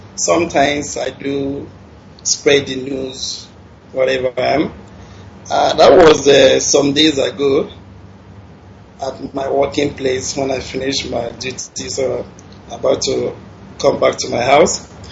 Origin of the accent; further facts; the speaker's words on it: Imo, Nigeria; now in Dubai, United Arab Emirates; From Imo State, Mbaise State.